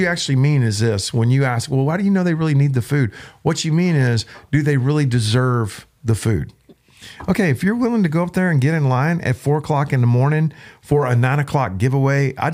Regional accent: Glen Rose, Texas, United States; so I'm in my hometown of Glen Rose, Texas.

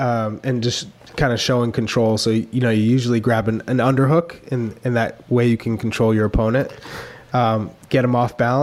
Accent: New Hampshire, United States; I grew up in New Hampshire, okay?

